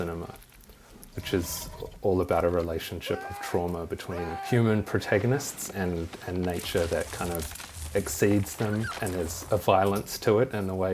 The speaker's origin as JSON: {"language": "English", "town": "Christchurch", "region": "Canterbury", "country": "New Zealand", "said": "I'm from Christchurch in New Zealand. We had an earthquake there about a decade ago"}